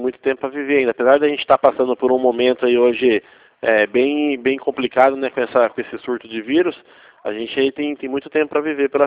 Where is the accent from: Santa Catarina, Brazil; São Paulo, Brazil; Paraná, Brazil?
São Paulo, Brazil; Campinas; Eu sou da cidade de Campinas.